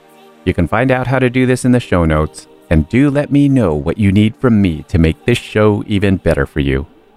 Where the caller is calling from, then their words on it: San Diego, California, United States; I'm in San Diego.